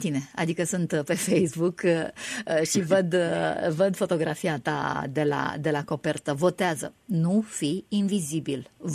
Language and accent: Romanian; Romania; cât de mândră sunt eu că sunt româncă